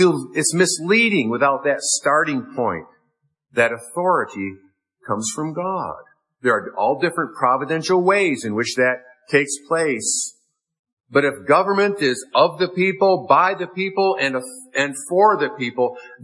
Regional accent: United States; Growing up in the States, you know, all the kids had to memorize Lincoln's Gettysburg Address at some point.

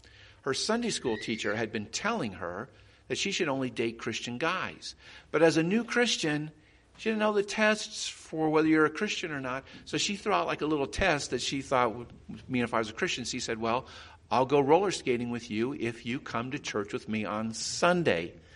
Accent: Cheyenne, Wyoming, United States; And the fact that is, I grew up in Cheyenne, Wyoming

